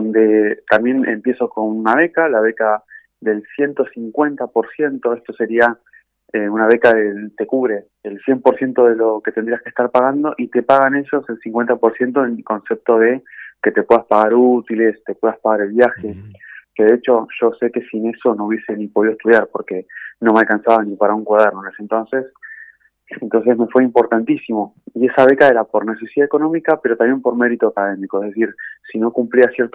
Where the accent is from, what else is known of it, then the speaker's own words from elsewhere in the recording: Quilmes, Buenos Aires Province, Argentina; yo soy de Quilmes, de Villa La Florida. En particular, bueno, estudié mi primaria y secundaria en el Instituto Sagrada Familia.